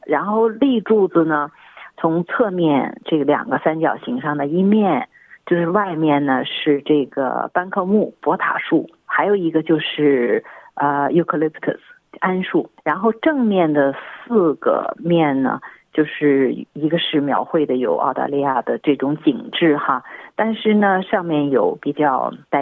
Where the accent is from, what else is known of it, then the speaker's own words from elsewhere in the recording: Beijing, China; moved away; 对，我是出生在北京，来这儿也有30多年了。那么对我来讲呢，很多的文化积淀呢，都是小的时候跟着爷爷奶奶长大熏陶出来的。